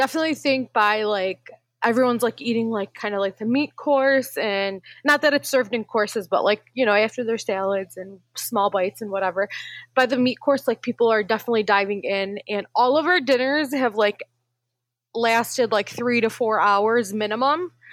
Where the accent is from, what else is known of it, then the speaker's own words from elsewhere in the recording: United States; As an American Muslim, someone who was born and raised here and is just as American as everyone else